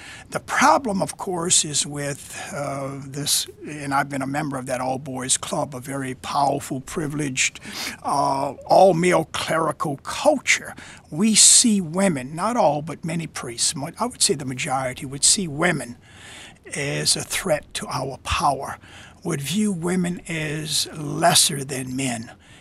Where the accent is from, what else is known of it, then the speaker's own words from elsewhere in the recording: Louisiana, United States; my experience of many years growing up in Louisiana, 12 years of segregated schools